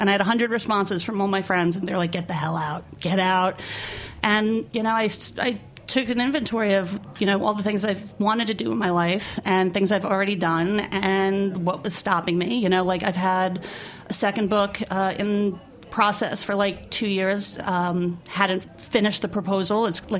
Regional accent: New York City, New York, United States; You know, I grew up in New York City, and I think everyone's talked enough about how New York City has changed

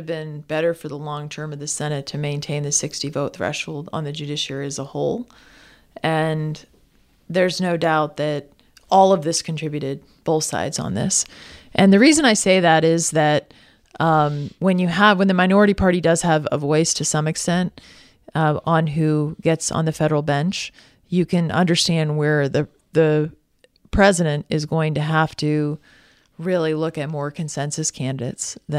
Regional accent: United States; And I, as an American, I want to see him succeed.

